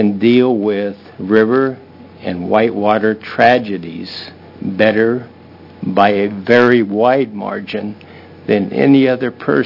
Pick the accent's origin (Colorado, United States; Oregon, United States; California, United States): Oregon, United States; Redmond; I'm from Redmond, Oregon.